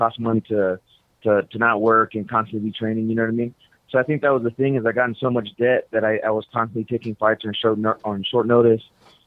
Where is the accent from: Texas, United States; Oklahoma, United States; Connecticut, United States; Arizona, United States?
Texas, United States; El Paso; Oh, no. No, of course not. When I was young, we all used to go to Juarez.